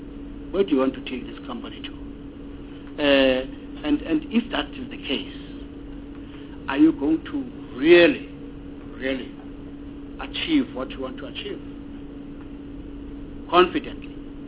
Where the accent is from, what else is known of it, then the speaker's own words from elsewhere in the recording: Alice, Eastern Cape, South Africa; I'm from Alice. There's no train there. Go train. I grew up knowing the train.